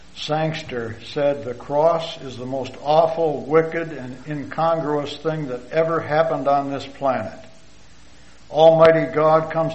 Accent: North Adams, Michigan, United States; I was born in Hillsdale County, Michigan. We lived in a little town called North Adams, a town of about 500 people, and my parents attended a Baptist church there.

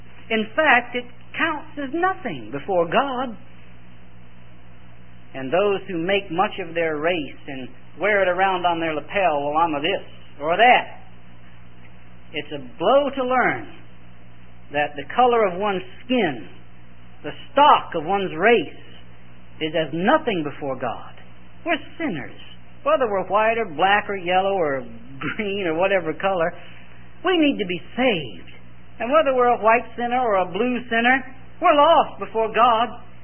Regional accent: United States; I am very glad to be an American.

